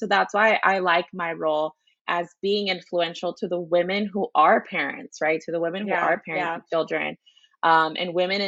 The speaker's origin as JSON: {"language": "English", "region": "Texas", "country": "United States", "said": "Because I'm from Texas."}